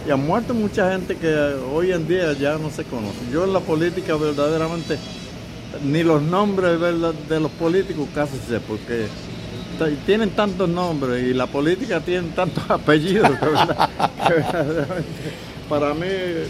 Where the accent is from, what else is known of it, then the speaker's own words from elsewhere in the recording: Lares, Puerto Rico; porque yo soy del Lares, yo era la Plaza del Mercado, de la Plaza de Recreo.